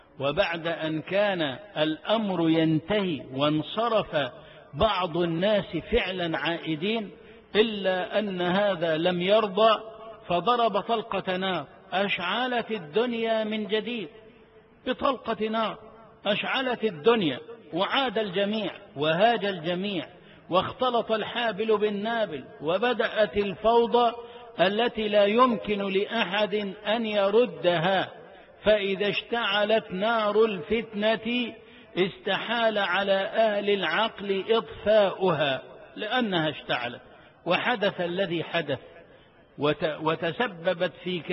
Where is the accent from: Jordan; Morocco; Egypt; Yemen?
Egypt; هل الذي يحدث في بلدنا مصر